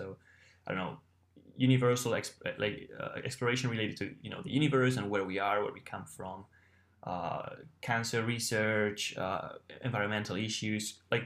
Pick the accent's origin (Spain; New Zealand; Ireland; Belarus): Spain; English is a second language; now in United States; yeah, I'm from Spain. Usually people from the US, they can't really pronounce it.